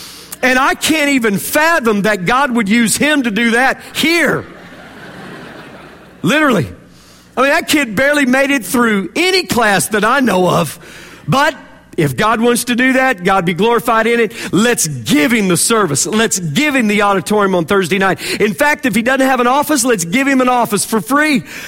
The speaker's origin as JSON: {"language": "English", "town": "Dallas", "region": "Texas", "country": "United States", "tie": "born or raised there", "said": "I grew up with all guys in our house. I was born and raised in Old Dallas."}